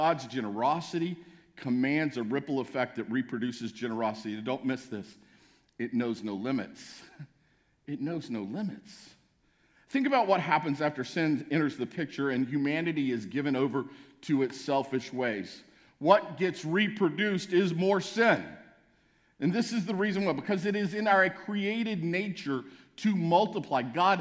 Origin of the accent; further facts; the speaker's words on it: El Paso, Texas, United States; Growing up in El Paso, we would have called that a mutt